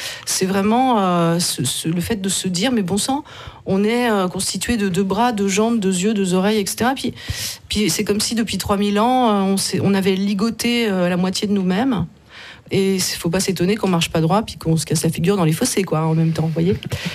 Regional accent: France; Moi, je suis française d'origine.

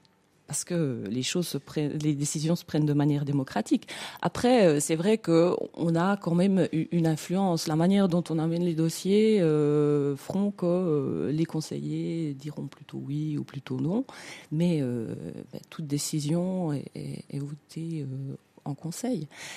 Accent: Montsevelier, Jura, Switzerland; même si j'ai grandi à Montsevelier, si j'y ai fait toutes mes classes, aujourd'hui, je pense que j'appartiens bien plus à Mervelier qu'à Montsevelier.

